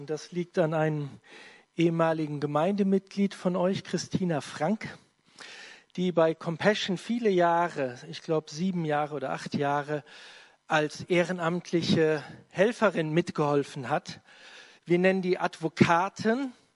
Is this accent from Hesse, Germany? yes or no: yes; Marburg, Hesse, Germany; ich komme aus Marburg.